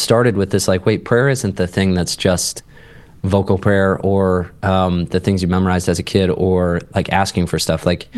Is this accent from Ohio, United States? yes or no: yes; Columbus, Ohio, United States; And I grew up in Columbus, so it was an interesting game for me.